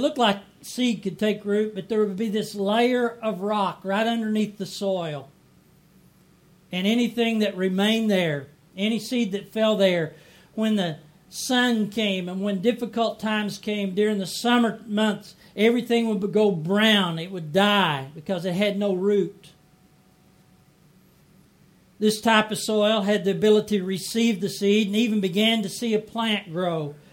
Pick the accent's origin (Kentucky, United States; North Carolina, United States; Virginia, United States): Kentucky, United States; I grew up in Kentucky. We grew up on a farm, and we often had fields like this.